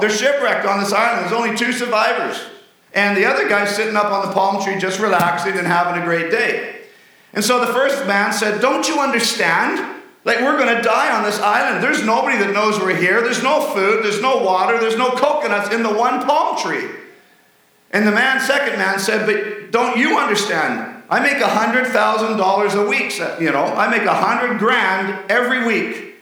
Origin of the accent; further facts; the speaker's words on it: British Columbia, Canada; also born or lived in Bogota, Colombia / Peru / Ecuador / Mexico; I was born in Colombia, Bogota, South America. That's where I was born. I lived in Peru, Ecuador, Mexico, then Miami, Florida, California, and now here in BC. And I grew up most of my young years. We were in grade 6 when I moved back to British Columbia here.